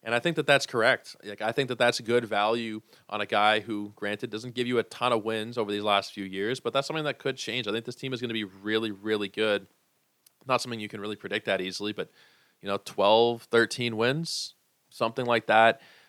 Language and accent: English; Toronto, Ontario, Canada; But I am from Toronto. I'm a little bit of a homer